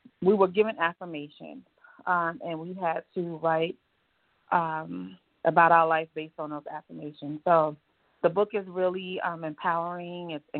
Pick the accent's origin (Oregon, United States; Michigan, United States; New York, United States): New York, United States; Brooklyn; also born or lived in Atlanta, Georgia; I am from Brooklyn, New York, by way of Atlanta, Georgia.